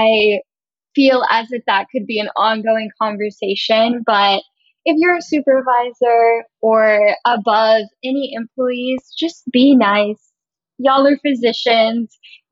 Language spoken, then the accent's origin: English; Boston, Massachusetts, United States; I came from Boston, so I've been in walkable cities.